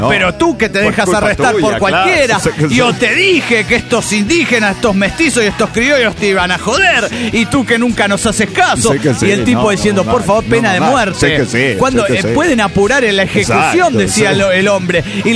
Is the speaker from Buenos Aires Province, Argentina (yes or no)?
yes; Bahía Blanca, Buenos Aires Province, Argentina; de Bahía Blanca, Argentina.